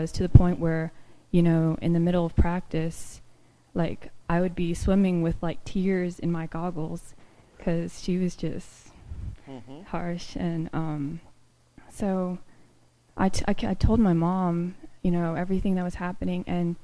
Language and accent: English; Houston, Texas, United States; I'm from Houston.